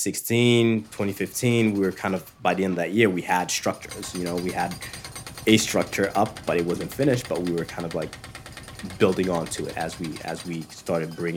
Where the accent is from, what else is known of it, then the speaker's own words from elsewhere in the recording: Haiti; I went to school in La Plaine, which is near La Salle. I went to school outside of that community, but, you know, I grew up in Haiti.